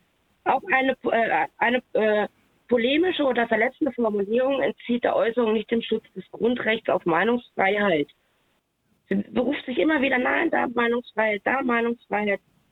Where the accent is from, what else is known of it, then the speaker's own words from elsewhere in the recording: Germany; Ich kann keine Fremdsprache. Ich bin hier geboren. Ja, ich bin schon binational, das ist in mir drin, aber ich bin auch Deutsche, ich bin hier zu Hause